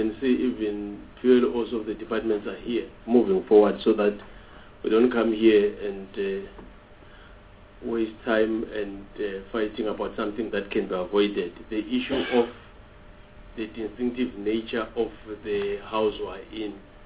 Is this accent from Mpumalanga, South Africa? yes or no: yes; Mpumalanga, South Africa; let me use Mpumalanga because I'm from Mpumalanga